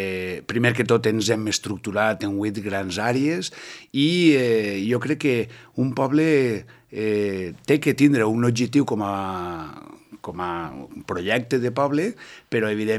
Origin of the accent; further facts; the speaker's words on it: Muro, Valencian Community, Spain; sentim Muro, som molt de Muro i a més el nostre poble té que ser el referent de la comarca